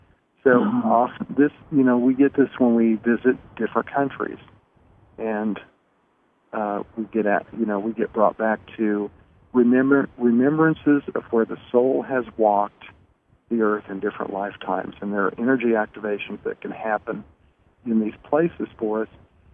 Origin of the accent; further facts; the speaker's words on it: Oklahoma, United States; now in Sedona, United States; I keep the Oklahoma number because that's where I grew up. I'm originally from Oklahoma, and my parents can get in touch with me easily.